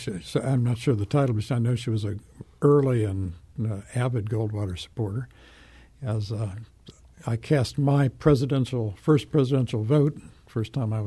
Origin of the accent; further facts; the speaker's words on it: Midwest, United States; But I do think growing up in the Midwest, you do have an appreciation of the sturdy, rooted common sense of the American people